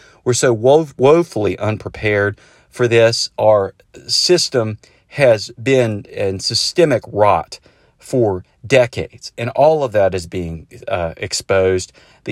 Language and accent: English; Winston-Salem, North Carolina, United States; He's a senator from my home state of North Carolina. He's from my hometown, Winston-Salem.